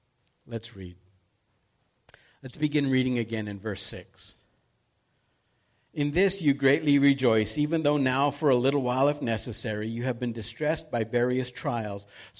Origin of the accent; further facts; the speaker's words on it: Canada; because I'm Canadian and I'm proud to be Canadian.